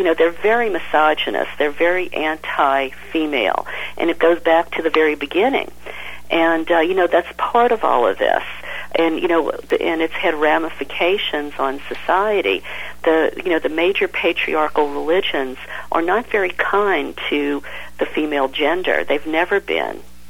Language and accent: English; New Orleans, Louisiana, United States; moved away as an adult; You know, I grew up in New Orleans in the Bible Belt. My family was Catholic. And it wasn't until I was 30 years old I discovered this when I moved to California.